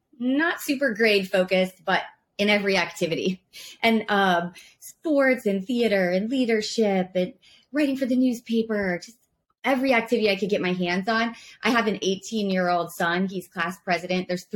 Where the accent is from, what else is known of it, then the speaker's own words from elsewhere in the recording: Iowa, United States; I'm from Iowa. So I'm a Midwest girl.